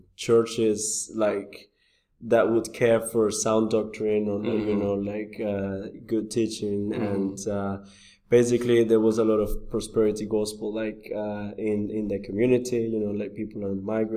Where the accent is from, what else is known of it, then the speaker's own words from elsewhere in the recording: Colombia; now in London, United Kingdom; I'm originally from Colombia.